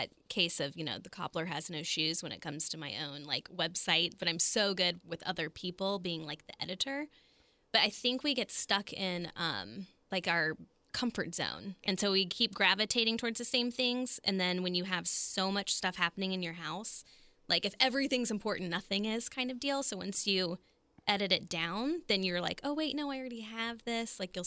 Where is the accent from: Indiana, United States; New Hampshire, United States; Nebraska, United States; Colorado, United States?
Colorado, United States; also born or lived in North Carolina; now in Jacksonville, United States; Originally North Carolina, and then grew up in Colorado.